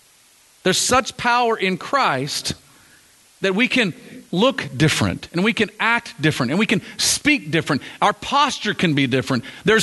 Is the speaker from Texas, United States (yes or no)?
yes; Texas, United States; I'm a Texan, I pump my own gas, it's what we